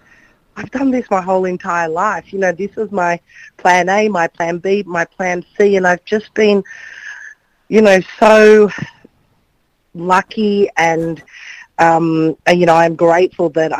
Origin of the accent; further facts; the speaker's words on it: Sydney, New South Wales, Australia; and just being in my hometown, opening the Olympics, and doing something, you know, so extravagant and so big on that scale was extraordinary